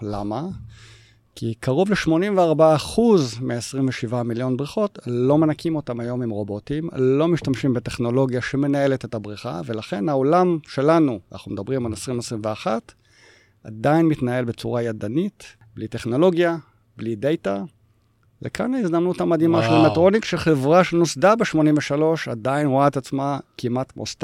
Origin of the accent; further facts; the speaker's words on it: Montreal, Quebec, Canada; now in Shimshit, Israel; אני מכיר את מונטריאול, גדלתי שם בתור ילד, אז נורא נורא קר